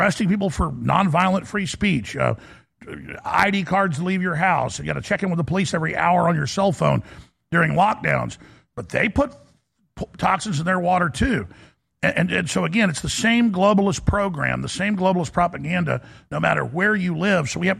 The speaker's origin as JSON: {"language": "English", "country": "United States", "said": "So Americans are great. I'm an American."}